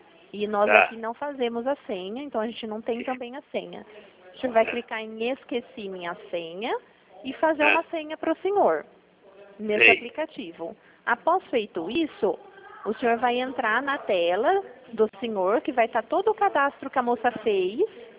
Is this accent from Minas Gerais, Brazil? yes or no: no; Limeira, São Paulo, Brazil; Não, nós somos de Limeira, interior.